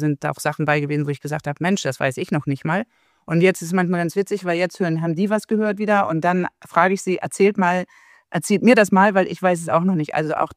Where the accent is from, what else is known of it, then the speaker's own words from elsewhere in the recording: Hamburg, Germany; moved away as an adult; now in Croatia; wir kommen eigentlich ursprünglich aus Norddeutschland, aus Hamburg, sind vor 5 Jahren nach Kroatien ausgewandert